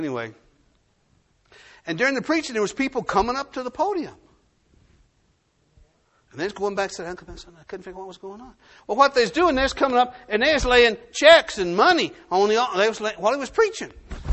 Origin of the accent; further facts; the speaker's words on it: Del Rio, Texas, United States; I told them I was from Del Rio.